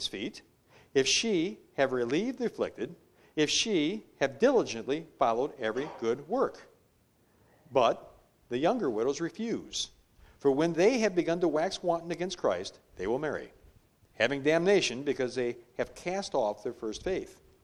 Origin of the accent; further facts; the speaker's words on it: Detroit, Michigan, United States; I'm from Detroit. In Detroit, they support all unmarried women.